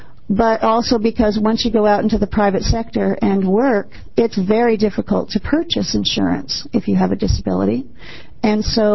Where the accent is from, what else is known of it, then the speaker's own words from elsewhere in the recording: Eugene, Oregon, United States; So my name is … I'm here from Eugene, Oregon.